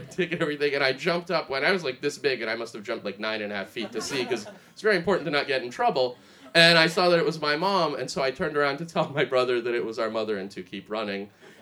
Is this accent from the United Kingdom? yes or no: no; Russia; I'm an immigrant. I'm from Russia originally, which is it's very cold.